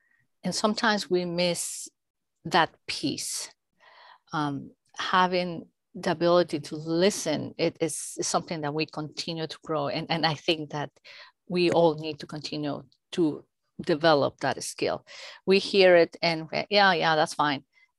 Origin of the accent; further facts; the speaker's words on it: Mexico; moved away as an adult; now in United States; I think that my background is in education. And then I grew up in Mexico, I trained in Mexico.